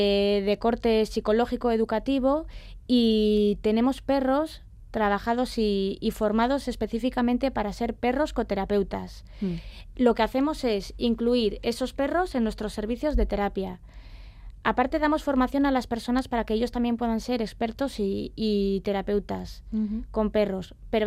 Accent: Barakaldo, Basque Country, Spain; soy de Baracaldo, aunque actualmente estoy trabajando en Rubik, que está ubicada en Castro Urdiales.

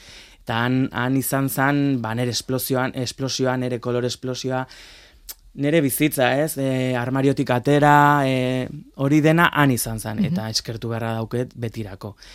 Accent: Zumarraga, Basque Country, Spain; hogeita hamabi urte dauzket, Zumarrakoa naiz.

